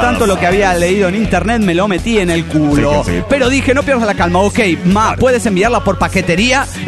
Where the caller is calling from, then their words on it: La Merced, Argentina; de la Merced, Argentina.